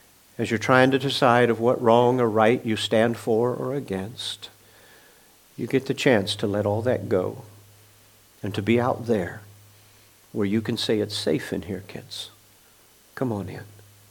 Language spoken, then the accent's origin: English; Missouri, United States; You know, I grew up in Missouri, and we used to joke about Kansans, that they married their cousins.